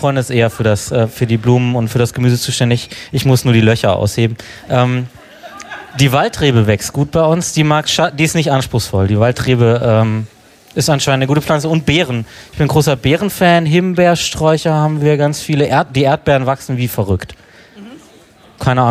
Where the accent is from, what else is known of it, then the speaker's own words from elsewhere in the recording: Southern Germany, Germany; Also ich komme ja aus Süddeutschland